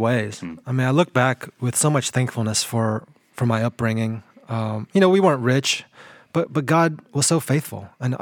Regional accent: Brazil; now in United States; You know, I had a lot of fun growing up in Brazil.

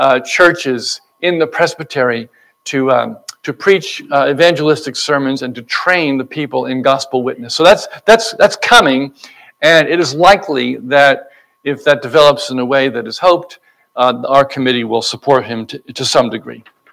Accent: New Jersey, United States; a fellow by the name of Chris Bird, who's serving in Westfield, very close to where I grew up in New Jersey.

